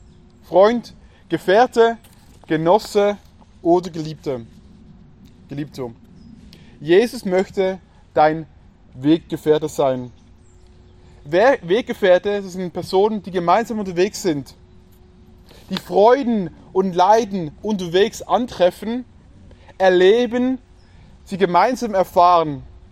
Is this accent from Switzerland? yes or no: yes; Switzerland; Ihr kennt es aus meiner Heimat. Eidgenossenschaft nennen wir uns auch. Wir sind ein Zweckbündnis gegenüber den Feinden. Was die Schweiz zusammenhält, ist nicht, dass sie einander so toll finden, überhaupt nicht.